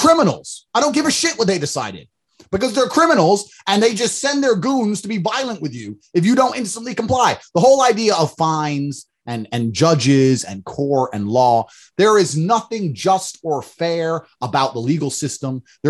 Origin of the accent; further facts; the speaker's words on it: Luton, East of England, United Kingdom; I love England. I grew up in Luton, right? That's not a nice part, but I know England's a beautiful country.